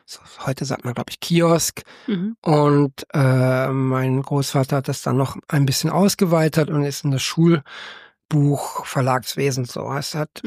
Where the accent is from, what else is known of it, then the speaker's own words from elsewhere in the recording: Cologne, North Rhine-Westphalia, Germany; In Köln bin ich geboren, in Köln-Vogelsang aufgewachsen.